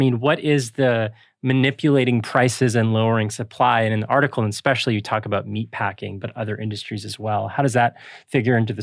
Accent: Canada; as a Canadian

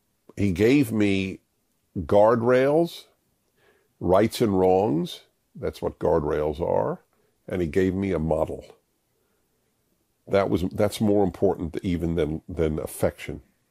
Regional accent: New York, United States; born there; I was born in New York and I'm Jewish.

